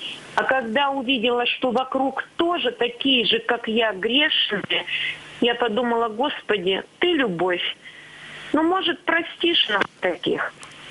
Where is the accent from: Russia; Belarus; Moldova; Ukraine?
Russia; Chelyabinsk, Chelyabinsk Oblast; я из Челябинска.